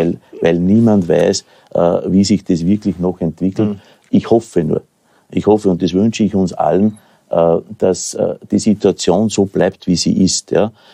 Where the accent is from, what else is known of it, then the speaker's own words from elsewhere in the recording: Austria; In meinem Heimatbundesland, in Oberösterreich, in Salzburg.